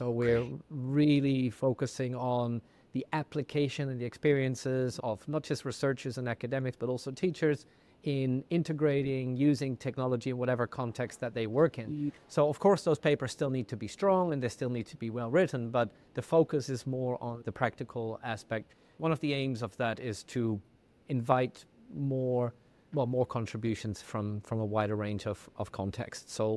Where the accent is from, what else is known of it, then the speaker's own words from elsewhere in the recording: Netherlands; first language Dutch; English is a second language; Dutch being my mother tongue.